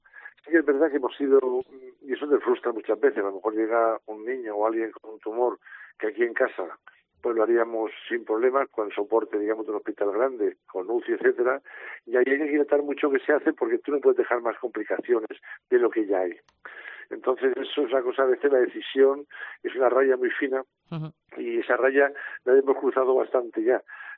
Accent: Region of Murcia, Spain; la mayor parte somos murcianos

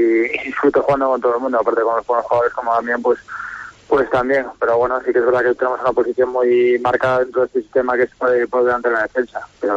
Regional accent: A Coruña, Galicia, Spain; yo que soy uno más de la Coruña

